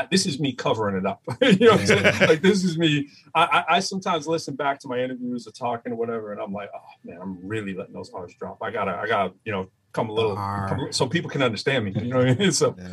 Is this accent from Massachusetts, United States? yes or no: yes; Lowell, Massachusetts, United States; born there; I was born in Lowell, Massachusetts.